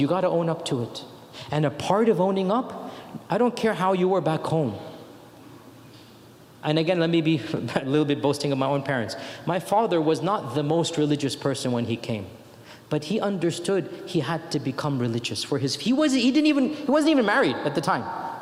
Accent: United States; born there; I thank Allah I was born in America.

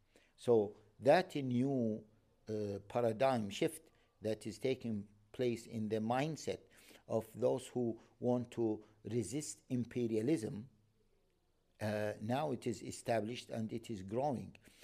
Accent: Gaza, Gaza Strip, Palestine; And don't forget that I am from Gaza.

